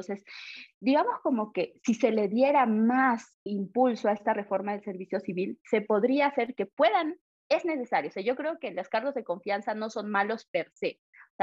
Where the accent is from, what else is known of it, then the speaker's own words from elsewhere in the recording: Yunguyo, Puno, Peru; moved away; yo soy de Yunguyo en realidad, que es una región, es un distrito que está pegado a Bolivia, y regreso después de 10 años.